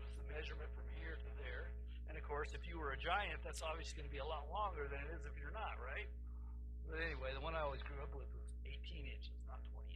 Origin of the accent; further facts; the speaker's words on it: the South, United States; When I was growing up in the South